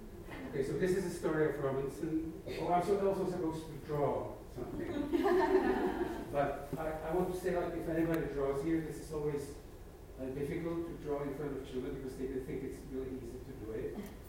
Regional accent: Prague, Czechia; English is a second language; moved away; They say, where are you from? I said, I'm from the country which doesn't exist anymore. And they say, what country is that? And it was a country of Czechoslovakia.

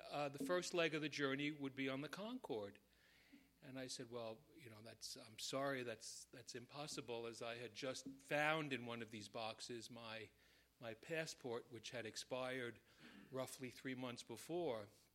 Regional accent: New York, United States; And I had just moved back to New York, my hometown, and I had opened a small office, and I had no patients.

